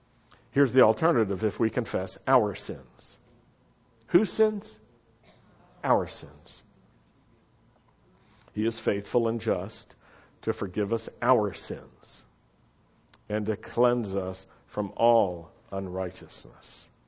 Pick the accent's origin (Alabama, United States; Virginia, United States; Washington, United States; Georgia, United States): Virginia, United States; Roanoke; when I was growing up in Roanoke, Virginia, the synagogue my family belonged to was called Beth Israel.